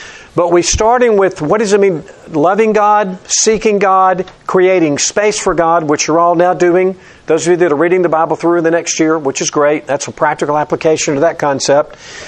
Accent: Alabama, United States; that spiritual community from my hometown in Alabama

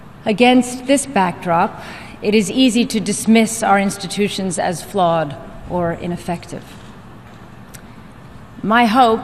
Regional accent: United States; I'm very proud to speak here as an American.

